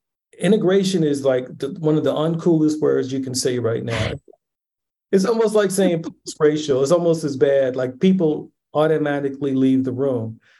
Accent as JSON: {"language": "English", "town": "Baltimore", "region": "Maryland", "country": "United States", "tie": "born or raised there", "said": "I thought that growing up in Baltimore, which is supposedly the North, that I grew up in a really kind of, I wasn't in a Jim Crow South"}